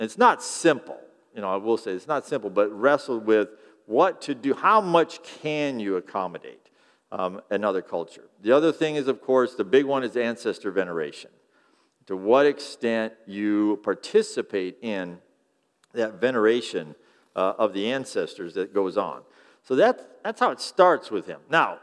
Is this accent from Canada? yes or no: no; Amish country, United States; I grew up in Amish country